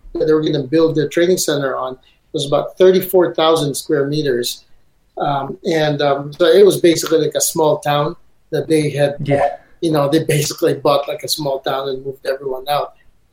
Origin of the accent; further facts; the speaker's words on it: Beijing, China; We're from Beijing.